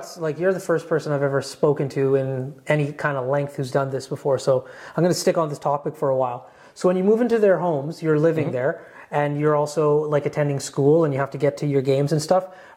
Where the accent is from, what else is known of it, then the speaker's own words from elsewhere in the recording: Fort McMurray, Alberta, Canada; I'm born and raised in Fort McMurray, and I've never played hockey out at all.